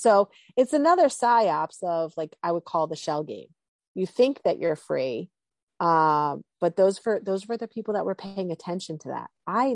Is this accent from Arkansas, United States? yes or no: no; New Jersey, United States; accent: Jersey; you hear my Jersey accent, so you think that this is a domestic company